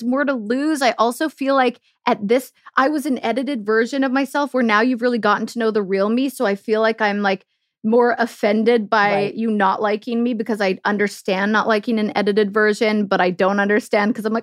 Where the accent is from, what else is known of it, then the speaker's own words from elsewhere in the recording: Canada; living the dream as a Canadian